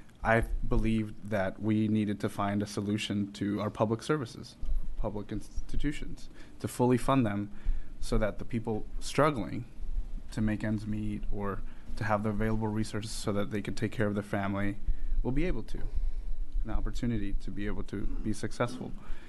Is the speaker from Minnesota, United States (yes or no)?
no; Portland, Oregon, United States; So, I'm 30 years old, and I grew up in Portland.